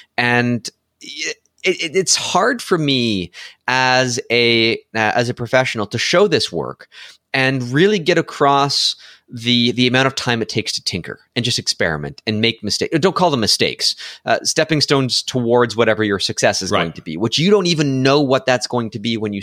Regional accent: Sudbury, Ontario, Canada; Kelly Robitaille is from my hometown of Sudbury, Ontario.

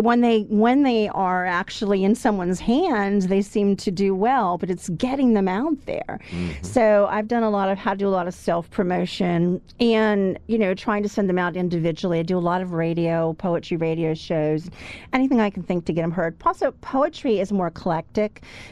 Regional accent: Connecticut, United States; born there; I was born in Connecticut, but I've been living in Pennsylvania since 2001.

